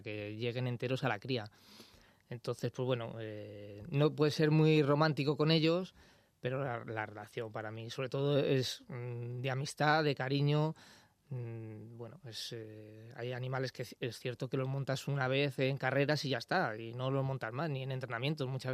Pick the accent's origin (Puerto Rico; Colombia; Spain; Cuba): Spain; Madrid, Community of Madrid; yo soy de Madrid, ¿no? Pero siempre me he considerado, como he ido por todo el mundo y soy ciudadano del mundo